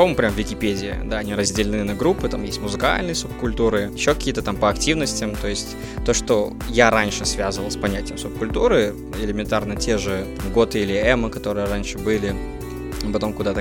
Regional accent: Dushanbe, Tajikistan; я журналист и редактор из города Душанбе.

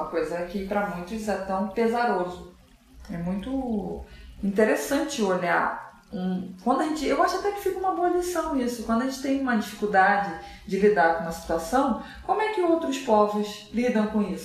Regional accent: Rio de Janeiro, Brazil; Tá tudo certo pra mim e pra você, que somos cariocas, nascida no Brasil, temos a mesma cultura

